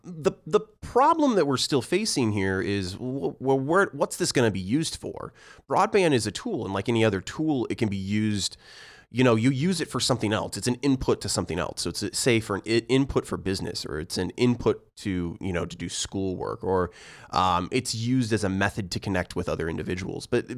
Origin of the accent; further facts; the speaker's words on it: Illinois, United States; I'm actually from I'm originally from Central Illinois, and I spent a lot of time down in rural Illinois